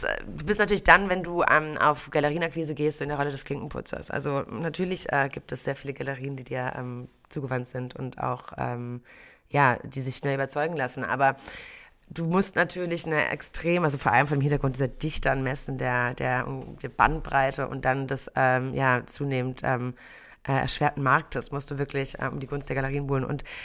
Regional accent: Bonn, North Rhine-Westphalia, Germany; ich mache es und ziehe zurück nach Bonn, da wo ich aufgewachsen bin

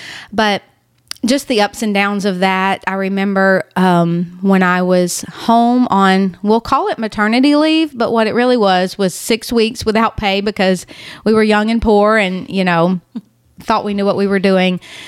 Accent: Leesville, Louisiana, United States; went off to Bible college and came right back home to Leesville, my hometown

